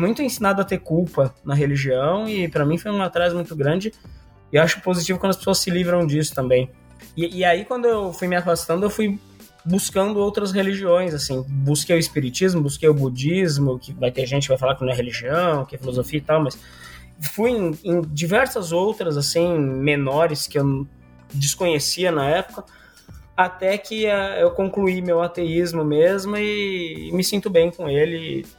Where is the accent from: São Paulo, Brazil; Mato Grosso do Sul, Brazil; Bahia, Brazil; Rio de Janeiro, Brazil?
São Paulo, Brazil; eu sou de São Paulo também, da Zona Leste, que nem o Caramelo, só que um pouquinho mais para os confins ali de Artur Alvim, na Coab 1, onde eu vivi quase a infância e adolescência toda, ali perto de Itaquera, onde é Itaquerão hoje.